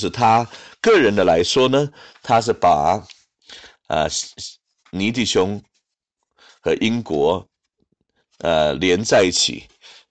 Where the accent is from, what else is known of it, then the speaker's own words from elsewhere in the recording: Hong Kong; 我是从香港来的，那的确是这样子。